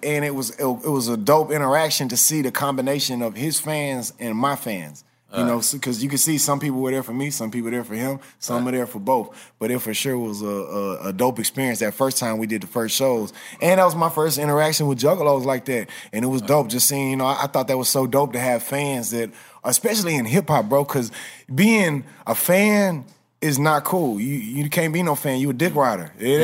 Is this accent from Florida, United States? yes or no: no; Houston, Texas, United States; growing up in Houston, I wasn't a part of the battle rap scene.